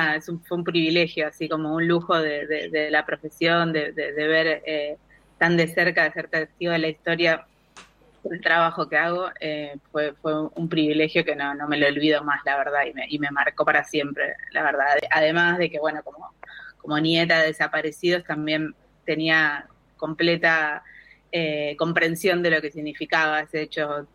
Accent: Buenos Aires, Argentina; also born or lived in Mendoza; soy mendocina, como bien dijiste, pero me crié más en Buenos Aires por temas familiares

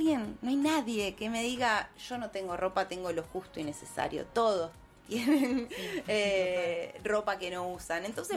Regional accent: La Plata, Buenos Aires Province, Argentina; soy muy, muy platense, paisana, de salir de La Plata me cuesta mucho.

